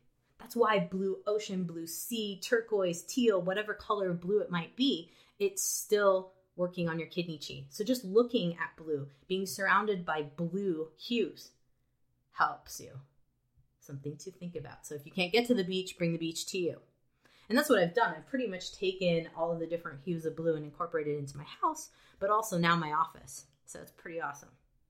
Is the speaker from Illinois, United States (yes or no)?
yes; Winthrop Harbor, Illinois, United States; I grew up on Lake Michigan, the last town literally on Lake Michigan before you get to Wisconsin. It's called Winthrop Harbor.